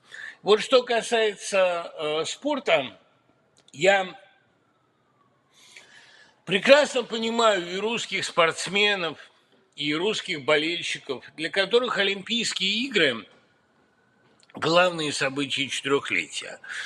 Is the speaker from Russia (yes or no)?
yes; Russia; moved away as an adult; ну ведь я уехал из России, потому что мне в России стало негде работать, не на что стало жить.